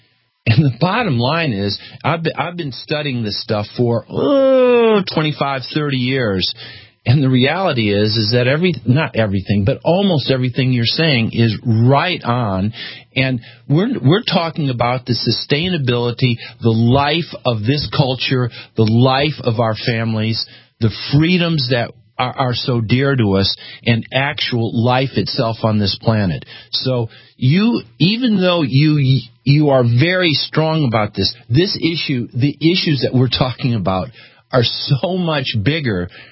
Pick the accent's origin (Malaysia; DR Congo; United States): United States; Austin, Texas; when I say I'm from Austin, Texas, they say, do you know Alex Jones?